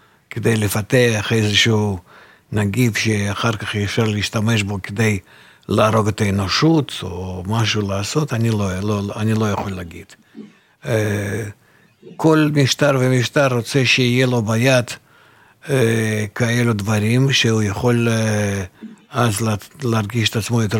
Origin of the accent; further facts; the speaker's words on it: Russia; moved away as an adult; now in Israel; גם כן הגעתי מרוסיה בגיל 30, והייתי חי שם, ואני הבנתי והרגשתי עד כמה שהמשטר יכול להיות חזק ומועיל במקרים מסוימים.